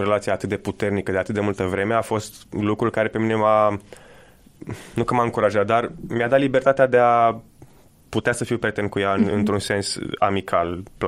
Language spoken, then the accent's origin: Romanian; Romania; moved away as an adult; now in Italy; veneam după 20 și ceva de ani de locuit în România